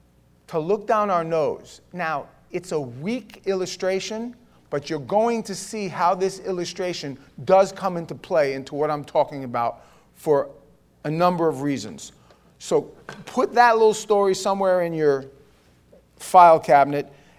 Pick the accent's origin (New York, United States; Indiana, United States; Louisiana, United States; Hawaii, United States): New York, United States; Howard Beach; When I was in my teens, we had a few miles away on Queens Boulevard, in Ozone Park. I grew up in Howard Beach. There was a gym.